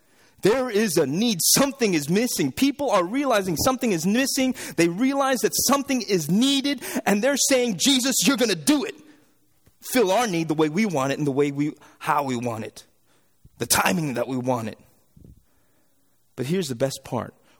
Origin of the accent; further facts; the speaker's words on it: Canada; He's Canadian and I'm Canadian.